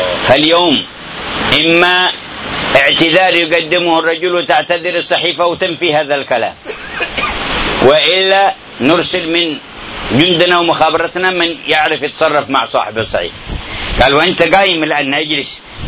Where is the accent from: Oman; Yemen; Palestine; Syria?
Yemen; Hadhramaut; قلت له هذا جده عندنا في حضرموت